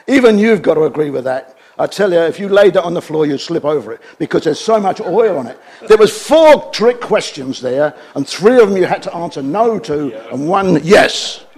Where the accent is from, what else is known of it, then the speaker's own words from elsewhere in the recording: New Zealand; I'm Pākehā on both sides of my family, as you probably can tell by my accent.